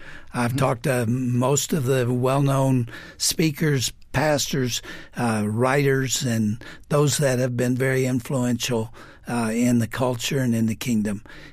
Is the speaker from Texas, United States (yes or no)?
yes; Texas, United States; You know I'm a Texan, don't you?